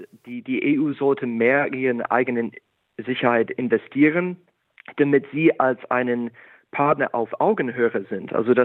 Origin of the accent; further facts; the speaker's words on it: United States; und das macht mich auch als Amerikaner selbst etwas Sorgen, die Pläne der Trump zukünftig für die US-Demokratie hat.